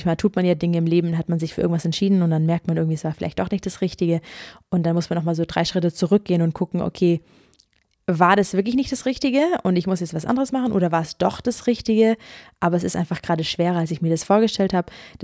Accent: Ulm, Baden-Württemberg, Germany; nach dieser Zeit in Kanada, war ich wieder ein bisschen in Ulm, wo ich herkomme.

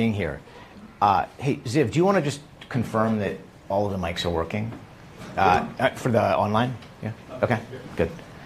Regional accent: United States; now in Japan; I should also mention that I'm American

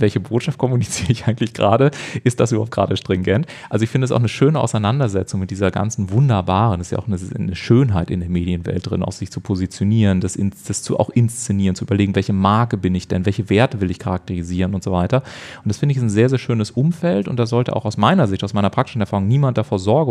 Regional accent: Bavaria, Germany; ich komme ja aus Bayern

